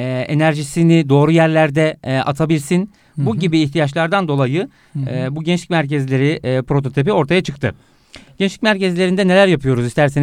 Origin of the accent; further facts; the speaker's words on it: Black Sea Region, Turkey; 9 Eylül İlahiyat mezunuyum. Karadenizliyim.